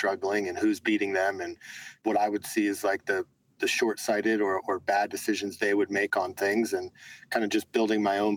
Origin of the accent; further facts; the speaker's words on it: Philadelphia, Pennsylvania, United States; And back in my hometown of Philadelphia, there was an agency there called Quaker City Mercantile